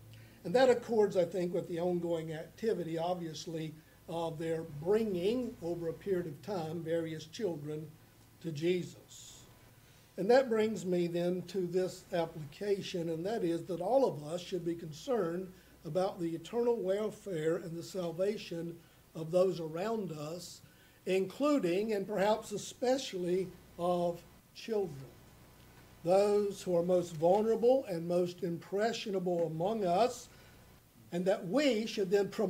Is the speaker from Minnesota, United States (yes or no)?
no; North Carolina, United States; I'd gone down to preach a funeral in my hometown in North Carolina.